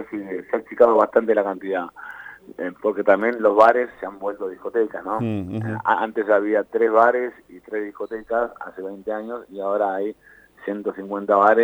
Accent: La Plata, Buenos Aires Province, Argentina; born there; Sí, soy nacido acá en La Plata.

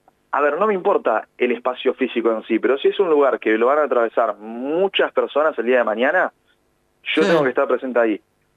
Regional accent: Argentina; como siempre nos gusta ser como buenos argentinos

